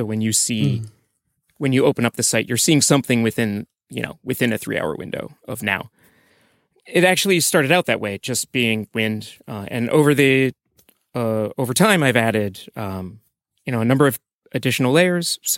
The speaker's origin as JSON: {"language": "English", "region": "Iowa", "country": "United States", "moved": "as an adult", "said": "I'm from Iowa in the United States originally, and graduated school, went to Microsoft, worked on compilers, developer tools, got tired of that after a little while, quit my job, moved to Tokyo to do something completely different."}